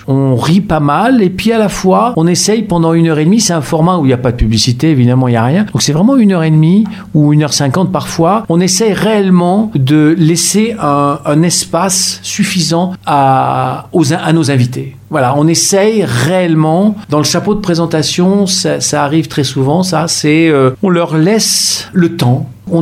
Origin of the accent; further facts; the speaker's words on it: Limoges, Nouvelle-Aquitaine, France; born there; also born or lived in Paris / Lille; Je suis né ici, je suis né à Limoges, puis je suis parti, comme beaucoup de gens. Je suis parti à Paris, puis à Lille, pour mon travail de comédien. Et puis je suis revenu.